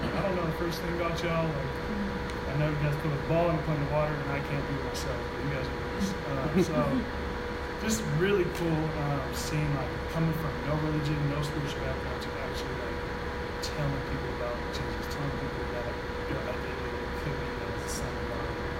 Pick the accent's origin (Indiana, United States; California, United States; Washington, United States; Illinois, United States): California, United States; So both Daniel and I, we grew up in Florida, California, Southern California, very boring city, deserty.